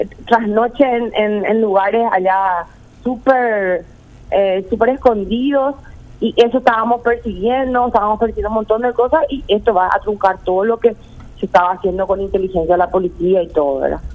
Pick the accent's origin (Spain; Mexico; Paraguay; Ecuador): Paraguay; Todos somos ciudadanos paraguayos.